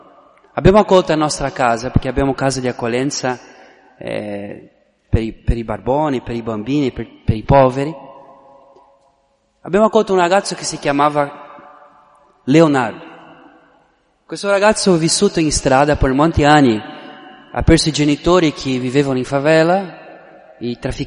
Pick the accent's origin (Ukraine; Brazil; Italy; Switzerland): Brazil; Italian is a second language; sono brasiliano